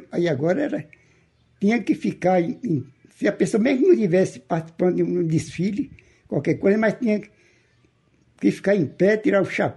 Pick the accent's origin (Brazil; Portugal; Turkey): Brazil; Campinas, Bahia; born there; E eu nasci em Campinas. Campinas é um povoado perto do Ventura, povoado que cresceu, já tinha feira, várias lojas.